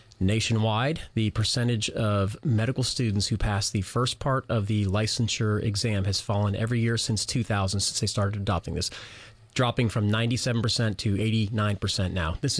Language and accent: English; Ireland; As an Irishman, I got it from the full moon that I saw there in the Bahamas.